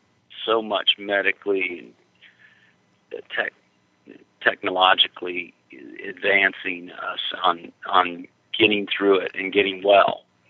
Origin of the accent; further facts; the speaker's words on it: the South, United States; accent: Southern; And I said something and with my Southern accent.